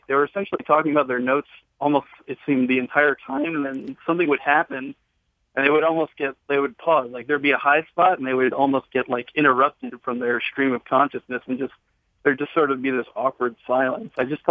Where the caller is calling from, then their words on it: New York, United States; from New York.